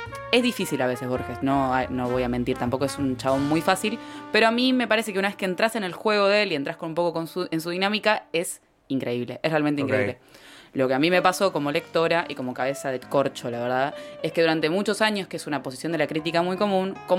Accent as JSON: {"language": "Spanish", "country": "Argentina", "said": "nuestra obra fundacional como en argentinos es el Martín Fierro"}